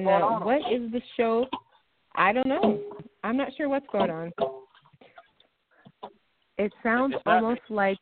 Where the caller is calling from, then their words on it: Las Vegas, Nevada, United States; Apologize for the delay, but I'm calling in from Vegas, folks. Las Vegas.